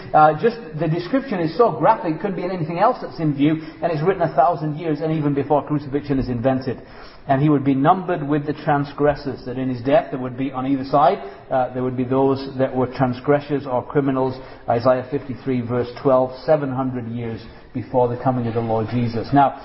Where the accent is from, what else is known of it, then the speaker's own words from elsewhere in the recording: Leeds, Yorkshire and the Humber, United Kingdom; born there; I was born in Leeds, England.